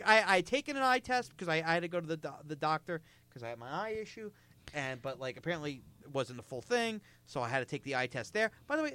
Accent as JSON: {"language": "English", "region": "New Jersey", "country": "United States", "tie": "born or raised there", "said": "I went, growing up in Jersey"}